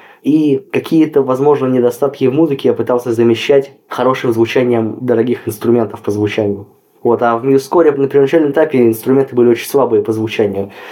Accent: Buryatia, Russia; Где я вырос в Бурятии, это как бы была национальная музыка все время.

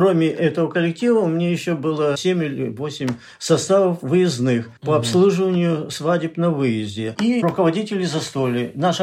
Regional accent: Siberia, Russia; Я, как говорится, сибиряк, Заполярье

